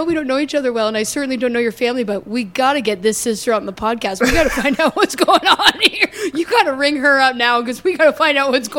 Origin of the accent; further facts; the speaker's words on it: Canada; I don't know much. I'm from Canada, but I know Michigan, and people talked about Michigan.